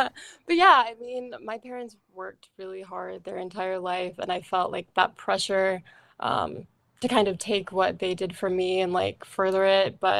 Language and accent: English; Texas, United States; Yeah, so I'm originally from Texas, in between San Antonio and Austin, Texas.